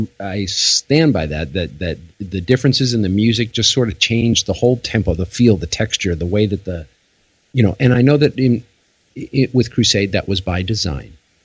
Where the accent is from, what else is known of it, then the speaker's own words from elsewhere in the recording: St. Louis, Missouri, United States; I was born in St. Louis, and my early years were in Missouri